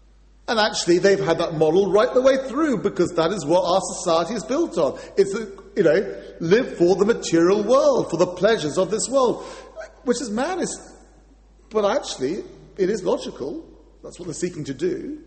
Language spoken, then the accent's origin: English; England, United Kingdom; I had a really kind of abused childhood, being an Englishman, being thrashed by the Welsh all through the 70s.